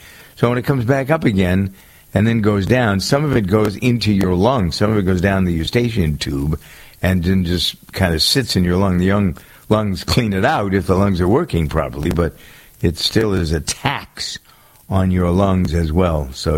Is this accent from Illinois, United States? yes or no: no; Framingham, Massachusetts, United States; Their headquarters are located a couple of towns away from my hometown of Framingham.